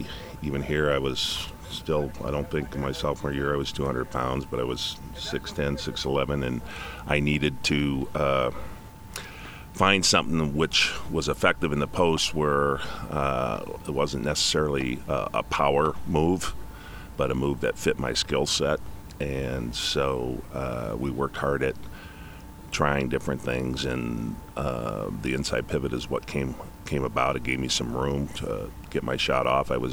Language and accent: English; St. Anne, Illinois, United States; You know, I grew up in St. Anne, and our basketball team had some success there